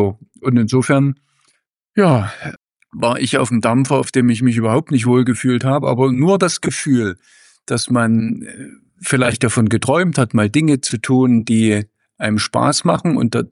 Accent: Leipzig, Saxony, Germany; Ja, und in Leipzig war ich, eigentlich bin ich groß geworden im Epizentrum

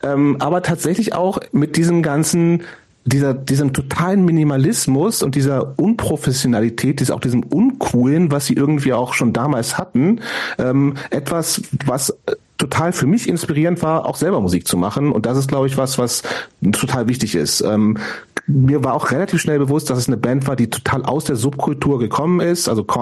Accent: Hameln, Lower Saxony, Germany; Also ich bin ja in Hameln, in der Nähe von Hameln groß geworden, das ist relativ nah an Hannover dran

